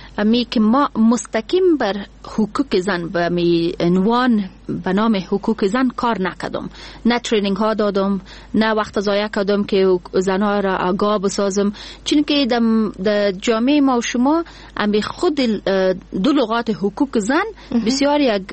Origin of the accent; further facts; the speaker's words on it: Kandahar, Afghanistan; من خودم از قندهار هستم و به این فخر میکنم که قنداری هستم